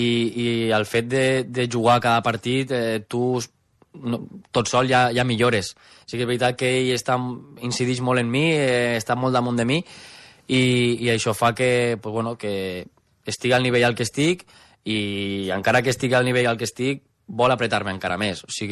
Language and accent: Catalan; Ulldecona, Catalonia, Spain; Faldut som els que som d'Ulldecona.